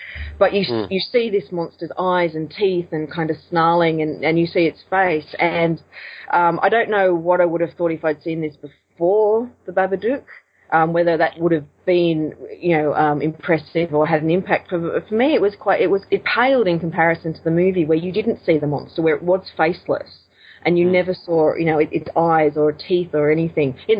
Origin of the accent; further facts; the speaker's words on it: Australia; it's nice to have one that's in our setting, because so much of our culture in Australia comes via the US and the UK.